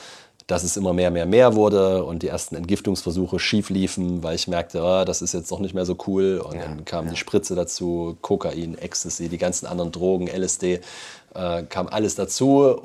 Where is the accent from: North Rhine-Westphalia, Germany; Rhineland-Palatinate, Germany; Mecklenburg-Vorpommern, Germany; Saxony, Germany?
Saxony, Germany; Leipzig; ich bin ja atheistisch aufgewachsen in der DDR in Leipzig und habe an Gott ja gar nicht geglaubt